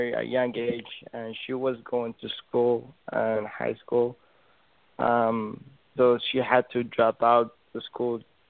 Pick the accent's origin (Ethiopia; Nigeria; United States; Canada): Ethiopia; I'm from Ethiopia. It's in the east of Africa. I was born in July 29, 1997. My father, he had a store in Ethiopia